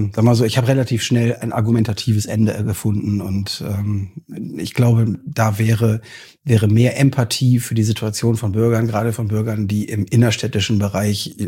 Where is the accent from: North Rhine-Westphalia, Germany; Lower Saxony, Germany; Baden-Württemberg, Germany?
North Rhine-Westphalia, Germany; Oerlinghausen; also born or lived in Bonn; Geboren in Bonn, Bonner Umland gelebt, bis ich 10 war und dann mit meinen Eltern nach Oerlinghausen-Lippereihe gezogen, wo ich dann im Prinzip bis nach dem Zivi auch gewohnt habe.